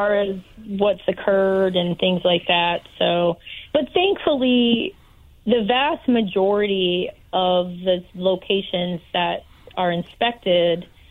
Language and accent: English; Detroit, Michigan, United States; born there; I was born in the Detroit area, but my family is not from Detroit.